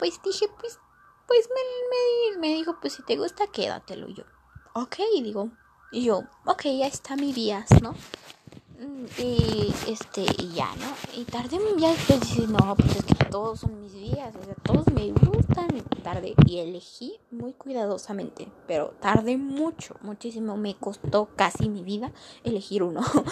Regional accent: Mexico; yo no soy específicamente de México. Sí, nací, pero en Ciudad de México, pero nací en otro estado. Bueno, mis papás son de otro estado, entonces soy de otro. Mi familia completa es de otro estado y habla también otro idioma.

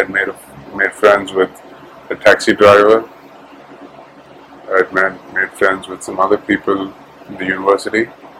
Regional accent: Oman; also born or lived in India; I grew up in Oman, partly in Oman and partly in India.

